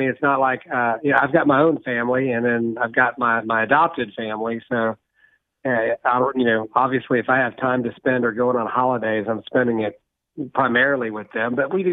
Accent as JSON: {"language": "English", "region": "Texas", "country": "United States", "said": "I'm from Texas."}